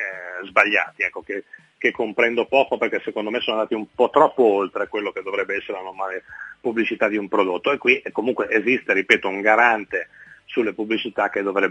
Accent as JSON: {"language": "Italian", "town": "Genoa", "region": "Liguria", "country": "Italy", "said": "La nostra dice che è nato a Genova e quindi come genovese fa proprio parte della nostra tradizione. Ci giocavano i miei nonni, i miei bisnonni, insomma."}